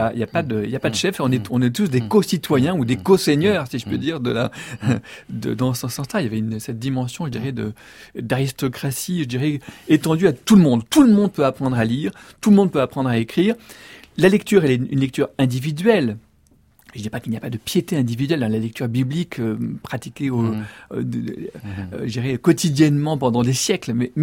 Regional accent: France; moi aussi, je suis catholique au sens où je suis français

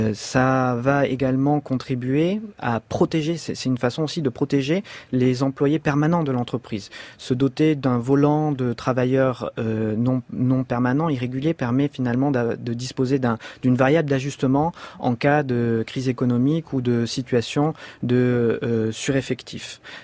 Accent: France; ce qui correspondrait chez nous en France aux employés qui seraient embauchés en CDI

